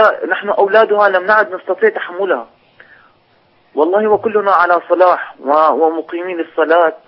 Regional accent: Syria; أنا من سوريا.

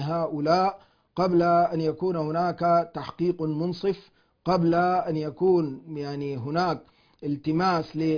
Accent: Sudan; وليس هذا من مروءتنا وشهامتنا كسودانيين.

